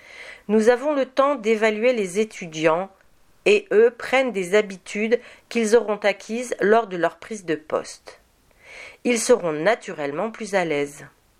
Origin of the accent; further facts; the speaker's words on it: Chartres, Centre-Val de Loire, France; also born or lived in Rennes; now in Lorient, France; Je viens de Chartres et je suis allée à Rennes pour suivre des études d'ingénieur, puis un doctorat.